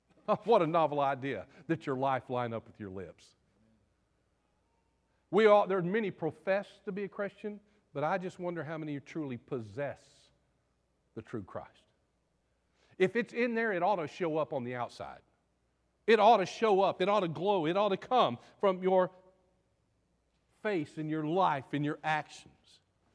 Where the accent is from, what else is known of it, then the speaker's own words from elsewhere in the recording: Texas, United States; I was born and reared in West Texas. We didn't have water. We had sand hills, mesquite, jackrabbits, and a lot of oil wells.